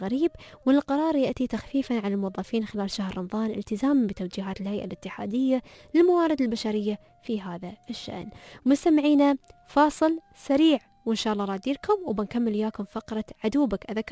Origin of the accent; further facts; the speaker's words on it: Syria; أنا سوري يعني،